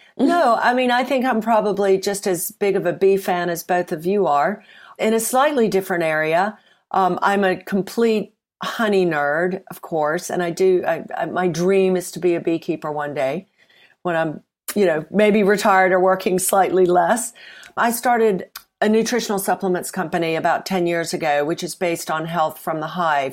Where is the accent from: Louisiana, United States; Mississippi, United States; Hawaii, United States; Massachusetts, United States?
Mississippi, United States; moved away as an adult; now in United Kingdom; Well, I'm from Mississippi originally. I've been in the UK for many decades. So the accent is probably smoothed out